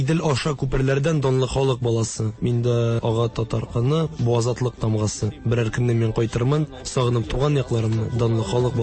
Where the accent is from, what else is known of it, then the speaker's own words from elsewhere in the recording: Kazan, Tatarstan, Russia; А үзем Казаннан, мин Казанда тудым, әмма ләкин җырларда Теләчедә дә туган ягым дип әйтәм әле. Чөнки балачагым шунда узды. Һәр җәй мин Теләчедә, ул мәдрәсәсендә уздырдым.